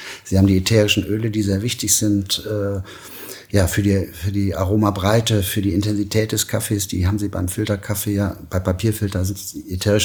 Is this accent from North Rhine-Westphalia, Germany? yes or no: yes; Münster, North Rhine-Westphalia, Germany; Ich bin Münsteraner und ja, ich liebe die Stadt